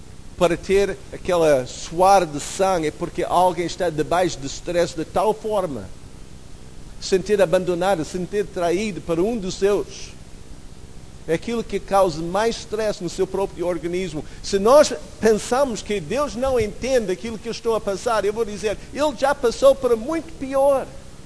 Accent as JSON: {"language": "Portuguese", "region": "Alaska", "country": "United States", "tie": "born or raised there", "second_language": "Portuguese", "said": "Eu lembro, em Alasca, onde eu fui criado, nós temos muito espaço e poucas pessoas."}